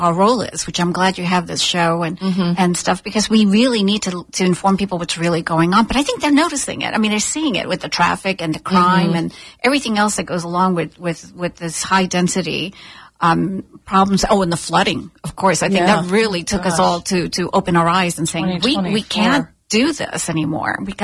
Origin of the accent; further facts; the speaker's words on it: New York City, New York, United States; now in Sarasota, United States; I remember first moving down to Sarasota, and you're like, oh, this is nice. Because I came from New York City, all right?